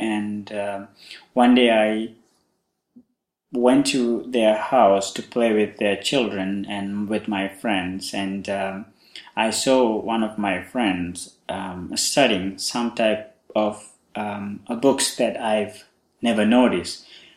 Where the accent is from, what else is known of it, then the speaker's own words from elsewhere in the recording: Sri Lanka; now in United States; I'm from originally from Sri Lanka, and I have been in the United States now for 6 years. And so when I was at the age 5, I had a desire to become a monk.